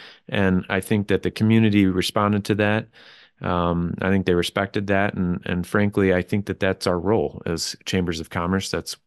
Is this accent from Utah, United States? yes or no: no; Bridgman, Michigan, United States; And it wasn't until we affiliated with another local chamber in my hometown of Bridgman that the decision was made